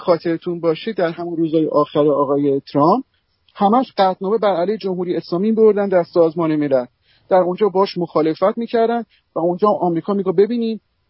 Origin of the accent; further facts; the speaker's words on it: Iran; now in United States; ما به عنوان یک ایرانی باید وضعیت خودمون رو مشخص بکنیم